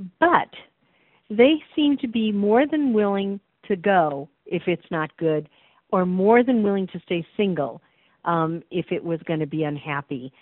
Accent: Chicago, Illinois, United States; now in Seattle, United States; where I've lived for a very long time. although I grew up in Chicago and got educated in the East Coast, so been around the country some.

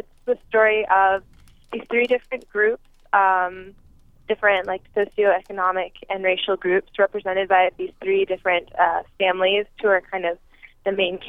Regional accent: Houston, Texas, United States; also born or lived in New Orleans; Well, I was born in New Orleans. I grew up in Houston.

